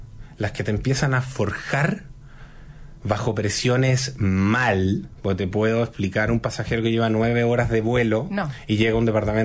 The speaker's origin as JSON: {"language": "Spanish", "country": "Chile", "said": "nosotros como chilenos"}